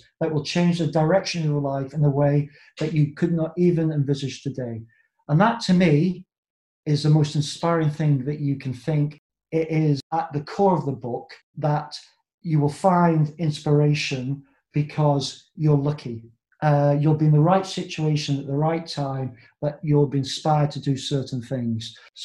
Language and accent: English; England, United Kingdom; born there; I was born in England, one of the wealthiest countries in the world.